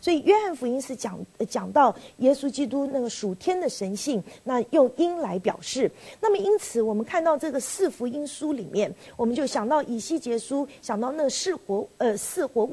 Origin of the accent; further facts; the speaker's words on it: China; 当我们中国人想到牛的时候